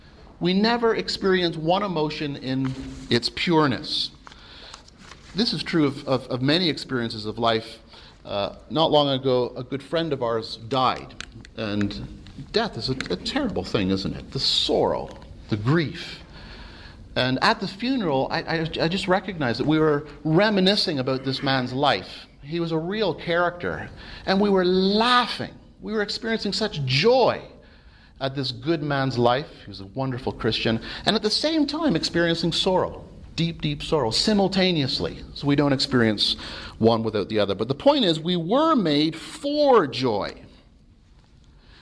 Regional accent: England, United Kingdom; Being English, I love rugby and Twickenham.

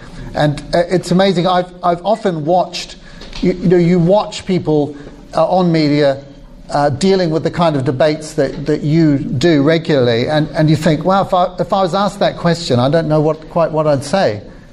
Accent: New Zealand; So where do I come from? I, you know, I'm a New Zealander.

